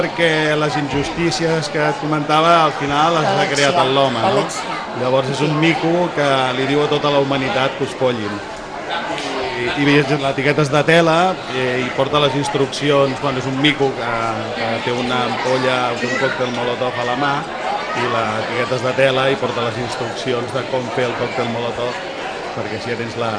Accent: Tiana, Catalonia, Spain; No, nosaltres som de Tiana.

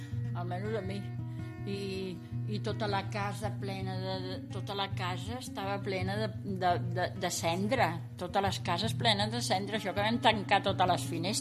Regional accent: Tiana, Catalonia, Spain; born there; Jo que he nascut a Tiana no l'havia vist mai

